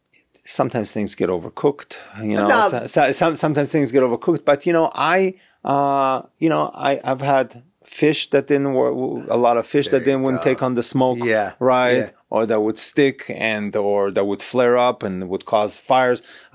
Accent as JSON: {"language": "English", "country": "Israel", "tie": "born or raised there", "said": "So growing up in Israel, and just, you know, it's something that I grew up on eating"}